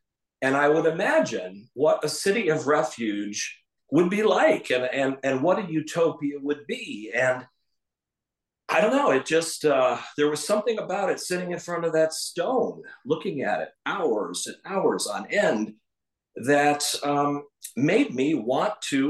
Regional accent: Buffalo, New York, United States; Growing up in Buffalo was delightful in almost every way.

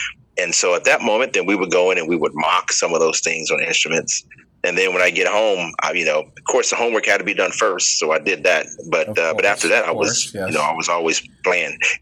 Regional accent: Dayton, Ohio, United States; Mr. Leroy Hall from my hometown, Dayton, Ohio, and Mr. James Oliver from Dayton as well.

